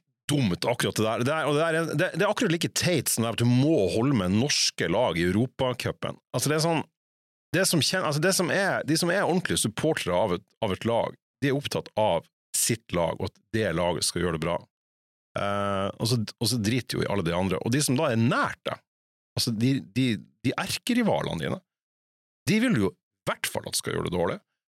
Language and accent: Norwegian; Fauske, Nordland, Norway; Jeg er fra Fauske.